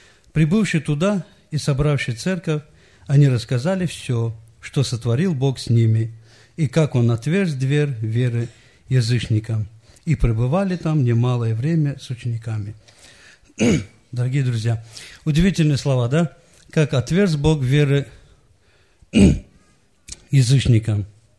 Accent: Qusar, Qusar District, Azerbaijan; я тоже из Азербайджана, из города Кусаров.

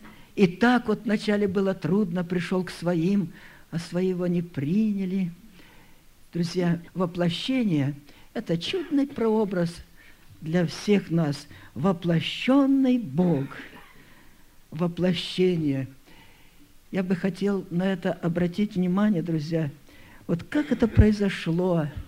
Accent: Siberia, Russia; born there; Я родился в Сибири. Родители переехали туда с Курской области, Глушковский район

